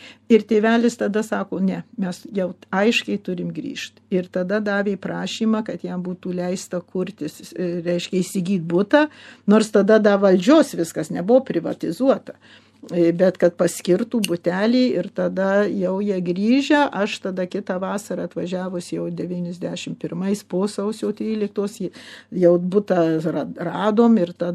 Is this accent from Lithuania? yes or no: no; United States; Ir mum, kai vėl augom Amerikoje